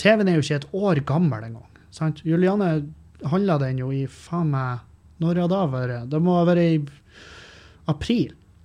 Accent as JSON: {"language": "Norwegian", "town": "Meløy", "region": "Nordland", "country": "Norway", "tie": "born or raised there", "said": "Jeg kommer fra Meløy. Masse heimbrent når jeg vokste opp."}